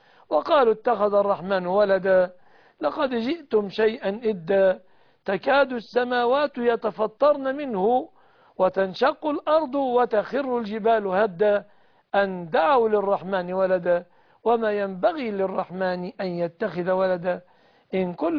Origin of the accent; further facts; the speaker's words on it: Egypt; بلادنا مصر